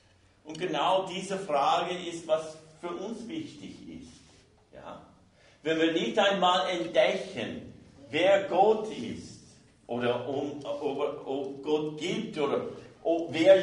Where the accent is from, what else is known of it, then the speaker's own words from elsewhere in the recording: United States; German is a second language; now in Germany; Ich komme aus Amerika, ihr weißt das schon.